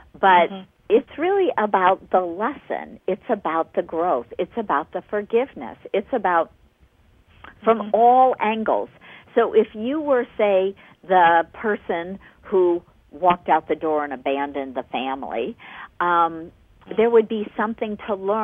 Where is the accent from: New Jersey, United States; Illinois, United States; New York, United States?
Illinois, United States; Chicago; I grew up in Chicago in a neighborhood